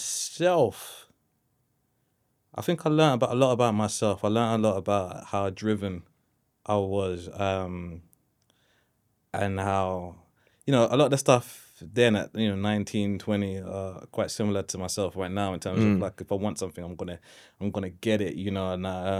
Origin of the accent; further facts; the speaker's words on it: London, United Kingdom; Despite the fact that all the best schools were in London and I'm from London, I was like, I just need to get out a little bit.